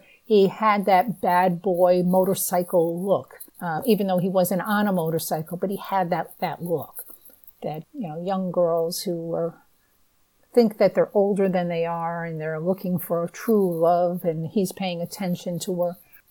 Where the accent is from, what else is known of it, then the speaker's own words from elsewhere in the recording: New England, United States; Now, I'm from the Northeast. I've always lived in New England, and I've lived in most primarily cities.